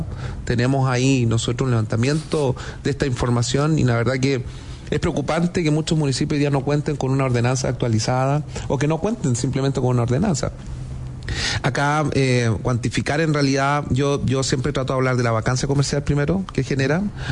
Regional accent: Chile; Entonces, como chilenos perdemos estos espacios, al igual que el comercio.

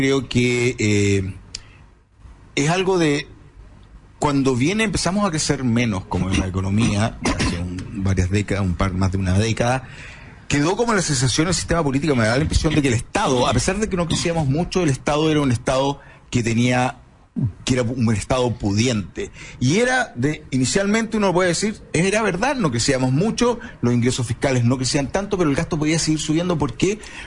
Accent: Chile; que todos los ciudadanos, como chilenos, tenemos que entender

